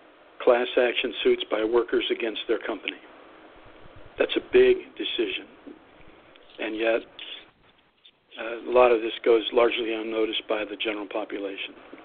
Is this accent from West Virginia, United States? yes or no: no; Youngstown, Ohio, United States; also born or lived in Michigan / Tennessee / Kentucky / California; I grew up in Youngstown, Ohio. I've lived up north in Michigan, all over central Michigan. I lived in Tennessee and Kentucky, California, Virginia